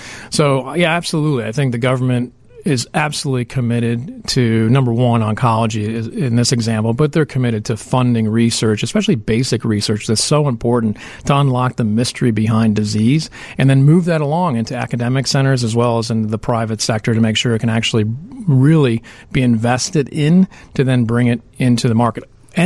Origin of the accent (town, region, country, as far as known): Chicago, Illinois, United States; born or raised there; also born or lived in New Jersey, United States / Boston, United States